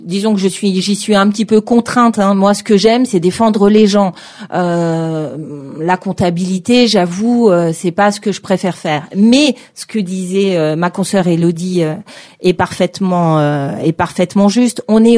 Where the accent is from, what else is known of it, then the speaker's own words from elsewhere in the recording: East, France; Je viens de l'Est de la France, voilà, j'ai fait toutes mes études à Nancy.